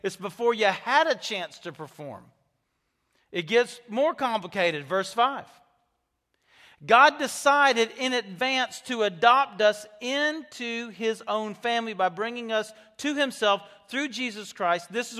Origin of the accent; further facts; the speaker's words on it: United States; I'm an American. I want to make my choices.